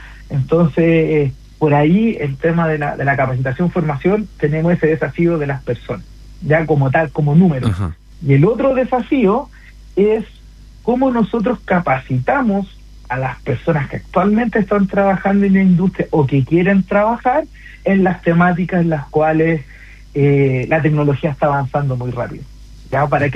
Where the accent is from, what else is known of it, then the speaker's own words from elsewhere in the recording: Coquimbo, Chile; yo soy de Coquimbo, entonces para qué decirte la importancia de la minería en la cuarta región